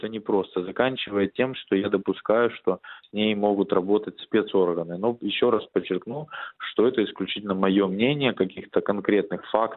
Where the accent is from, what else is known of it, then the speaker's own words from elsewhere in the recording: Donetsk, Donetsk Oblast, Ukraine; я тот человек, который тоже в Донецке, непосредственно в городе прожил 25 лет, я коренной дончанин